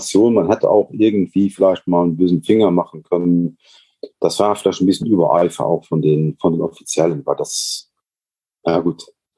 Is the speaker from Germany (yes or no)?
no; Luxembourg; das ist so ein Profil, wie wir das bei uns in Luxemburg halt auch kennen.